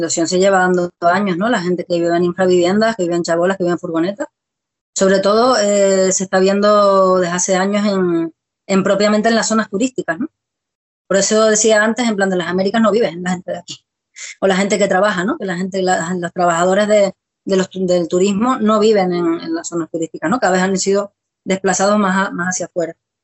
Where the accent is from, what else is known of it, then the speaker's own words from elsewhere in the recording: Canary Islands, Spain; En un territorio como Canarias, que somos islas, ¿no? En el Atlántico y todo nos viene de fuera, ¿no?